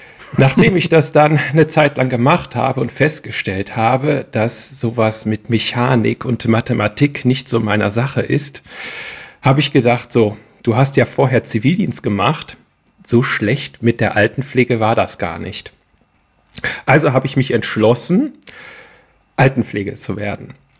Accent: Aachen, North Rhine-Westphalia, Germany; Ich bin ein Öscher-Jung. Für die Leute, die das jetzt nicht verstanden haben, ich bin ein Aachener, die westlichste Stadt Deutschlands.

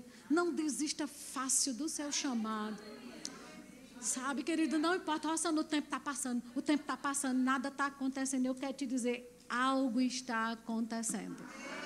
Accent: Campina Grande, Paraíba, Brazil; born there; Nasci em Campina Grande, no interior da Paraíba, com esse sotaque arrastado.

